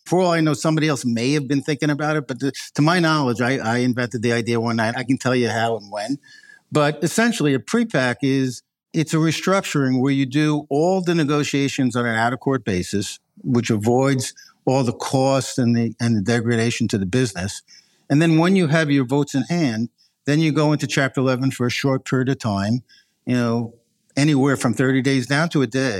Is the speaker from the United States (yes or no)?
yes; New York, United States; I grew up in Long Island in Northwood Mare, South Shore, in the Five Towns area.